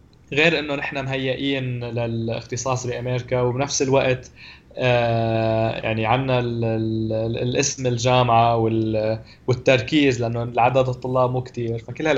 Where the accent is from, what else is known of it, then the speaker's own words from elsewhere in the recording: Syria; ونحن بسوريا بيقولوا هداك المرض بدل ما يقولوا سرطان